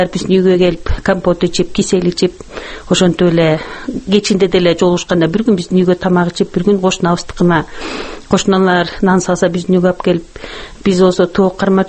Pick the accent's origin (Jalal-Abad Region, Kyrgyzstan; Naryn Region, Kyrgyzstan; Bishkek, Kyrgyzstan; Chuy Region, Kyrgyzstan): Naryn Region, Kyrgyzstan; At-Bashy; born there; Мен тууган жерим Атбашы. Элдер сурайт, кай жерден төрөлдүңүз эле дегенде, мен постоянно айтам, мен туулган жерим Атбашы